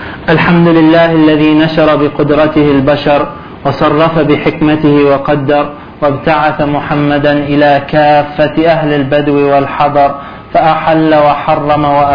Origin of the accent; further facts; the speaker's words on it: Canada; now in United States; To begin, growing up in Canada